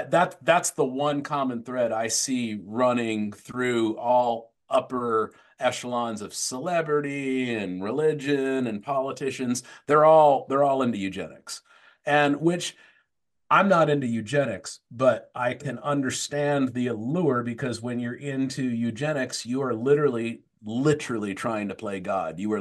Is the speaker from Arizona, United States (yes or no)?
yes; Tempe, Arizona, United States; I grew up in Tempe, Arizona. I went to a very very very like racially integrated public high school.